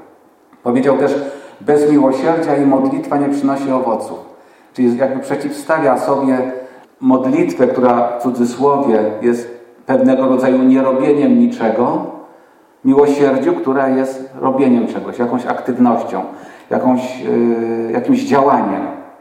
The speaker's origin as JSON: {"language": "Polish", "town": "Kraków", "region": "Lesser Poland", "country": "Poland", "tie": "born or raised there", "said": "Przepraszam, ale jestem rodem z Krakowa i będę zaciągał tak dziwacznie"}